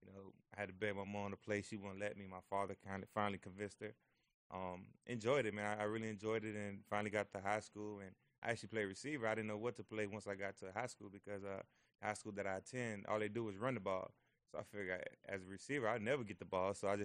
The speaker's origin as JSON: {"language": "English", "town": "Miami", "region": "Florida", "country": "United States", "said": "You know, I'm from Miami, Florida, so it was great to just stay home."}